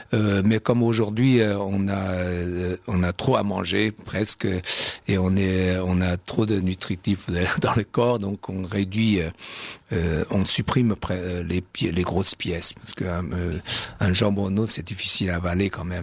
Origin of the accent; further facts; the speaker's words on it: Shanghai, China; Non, je ne suis pas si chauvin que ça, je suis de Shanghai